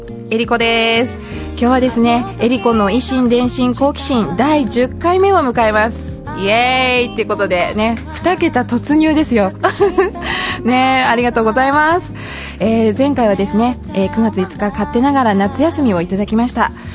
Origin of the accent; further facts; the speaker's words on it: Hamamatsu, Shizuoka, Japan; 私の実家のある浜松、静岡第7区